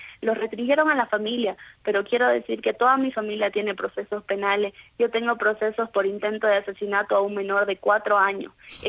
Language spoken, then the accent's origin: Spanish; Bolivia; Los bolivianos podemos y los bolivianos vamos a salir adelante